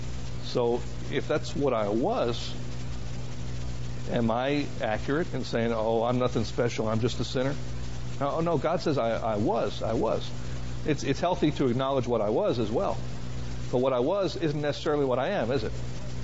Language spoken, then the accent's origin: English; United States; the believers in Ireland who get these tapes make fun of us Americans because we say things like, "I'm Irish."